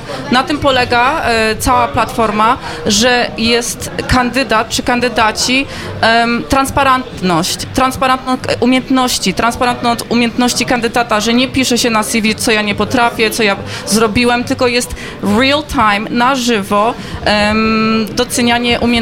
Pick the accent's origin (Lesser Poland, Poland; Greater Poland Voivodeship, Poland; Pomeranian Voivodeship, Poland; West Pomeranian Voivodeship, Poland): Lesser Poland, Poland; Kraków; born there; moved away; also born or lived in United States; Ja się urodziłam w Krakowie, także wyjechałam do Stanów, żyłam tam przez 30 lat, skończyłam tam wykształcenie